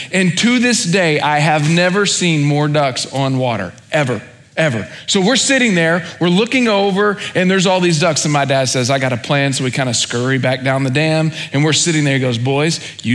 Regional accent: Oklahoma, United States; I grew up in Oklahoma, and we did a lot of hunting.

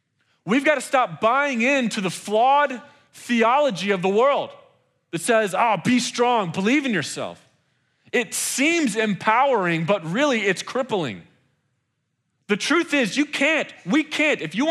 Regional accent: Texas, United States; So I come from the South. Like I said, used to live in Lubbock, grew up in Texas.

